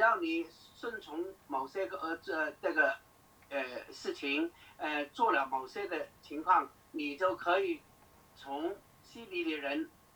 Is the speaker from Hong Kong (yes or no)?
yes; Hong Kong; 我相信你在新闻都听到，我是香港人，我当然对香港现在的那个情况非常了解。